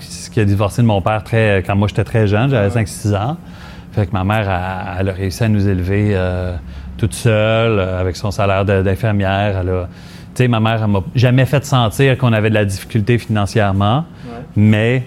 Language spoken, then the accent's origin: French; Montreal, Quebec, Canada; born there; also born or lived in Lachenaie; Je suis né à Montréal.